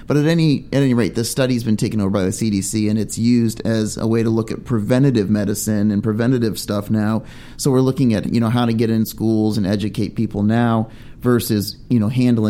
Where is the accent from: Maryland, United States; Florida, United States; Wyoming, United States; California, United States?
California, United States; Long Beach; I grew up in Long Beach and I had the opportunity to go to a high school, Long Beach Poly, which, you know, mixed diverse school